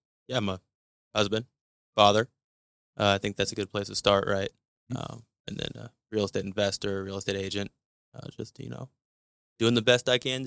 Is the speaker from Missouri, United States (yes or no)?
yes; Missouri, United States; Yeah, man, I grew up in Tower Grove.